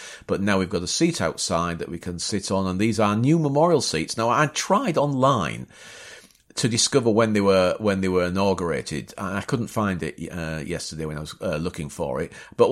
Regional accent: Bapaume, Hauts-de-France, France; It also twinned itself with Bapaume, my hometown.

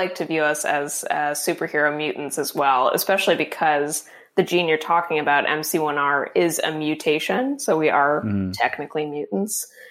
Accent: Florida, United States; I've heard it's very different from growing up in the UK with red hair, where it's probably more prevalent. But I grew up in Florida

